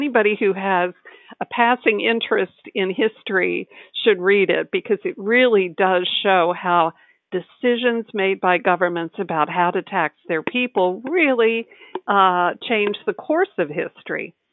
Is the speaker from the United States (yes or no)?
no; Austria; accent: Austrian; And when pushed, I could do business in German, but people usually make fun of me for my Austrian accent.